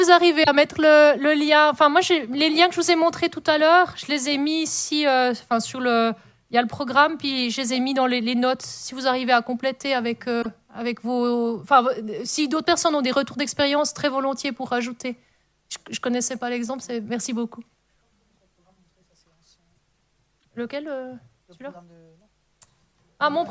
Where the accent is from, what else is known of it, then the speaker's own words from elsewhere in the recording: Switzerland; Ouais, j'ai, désolé, je suis suisse.